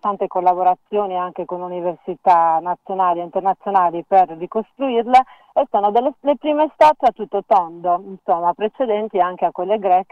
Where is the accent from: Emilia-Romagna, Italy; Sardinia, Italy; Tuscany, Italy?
Sardinia, Italy; moved away; io stessa sono una sarda emigrata e poi immigrata di ritorno.